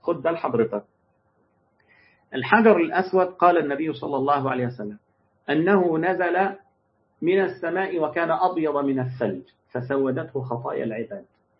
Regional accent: Egypt; والنهاردة عندنا في مصر بيطلعوا الناس بقرض بنكي للعمرة وللحج

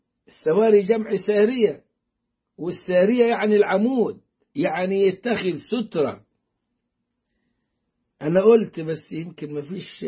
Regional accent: Upper Egypt, Egypt; أنا من الصعيد يقول لي إلا من المنصورة، يا عم الله يكرمك صعيدي

